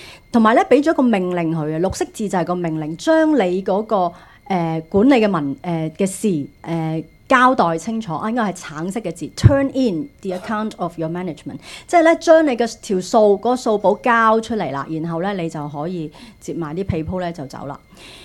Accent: Hong Kong; 咁锄地我哋香港人都唔想做啦

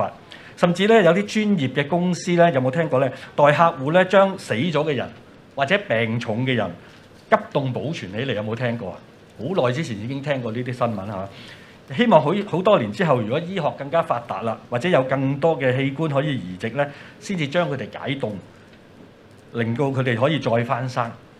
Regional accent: China; 通常我哋中國人諗到呢個講題咧

